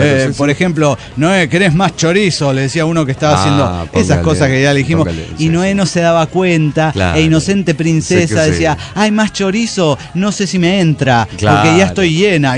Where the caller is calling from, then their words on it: Bucaramanga, Santander, Colombia; de Bucaramanga, Colombia.